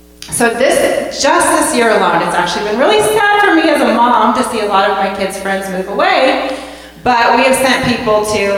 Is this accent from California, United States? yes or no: no; Colorado Springs, Colorado, United States; So we're actually from Colorado Springs. My husband leads the campus there in Colorado Springs.